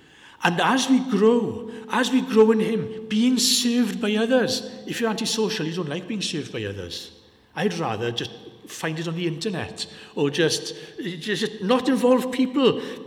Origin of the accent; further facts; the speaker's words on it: Yorkshire and the Humber, United Kingdom; born there; Now, with this accent, you're all fairly convinced I'm Welsh. I'm actually born in Yorkshire. I'm a Yorkshireman. But nobody believes me, but I'm not lying.